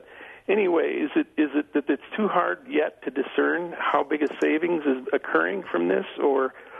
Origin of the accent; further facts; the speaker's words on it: Madison, Wisconsin, United States; now in Mexico; I'm actually formerly from Wisconsin, from Madison, so I've followed Wisconsin Public Radio on the Internet all along.